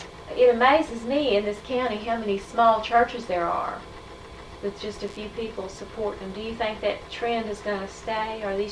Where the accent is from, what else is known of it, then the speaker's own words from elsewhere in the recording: Owensboro, Kentucky, United States; And where, of course, I'm from Owensboro, and over there are some churches